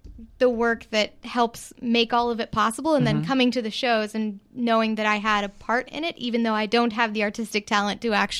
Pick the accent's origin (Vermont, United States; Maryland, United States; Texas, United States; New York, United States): Texas, United States; Mineral Wells; now in Austin, United States; So I grew up in Texas, small town, and like I've heard others say, I'm not from Austin. Got here as quick as I could.